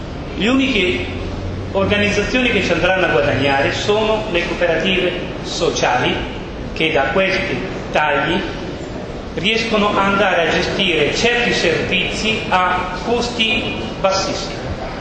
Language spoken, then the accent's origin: Italian; Roseto, Abruzzo, Italy; le cooperative sociali e vengo da Roseto